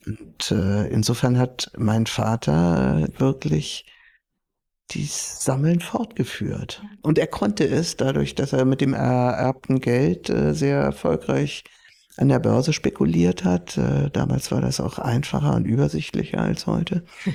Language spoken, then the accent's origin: German; Hamburg, Germany; ich bin aufgewachsen in Hamburg. Genau, und da hatten meine Eltern dann ein Haus gekauft, da war ich, glaube ich, 6 Jahre alt